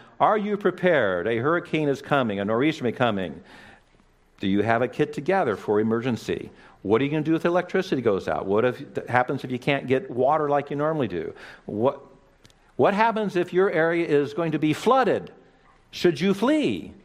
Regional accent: California, United States; Growing up in California, you constantly get these warnings.

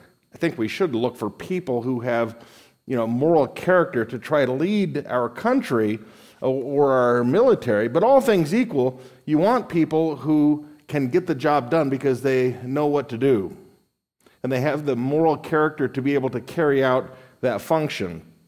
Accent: Las Vegas, Nevada, United States; born there; Now, you know, I was born in Nevada, Las Vegas

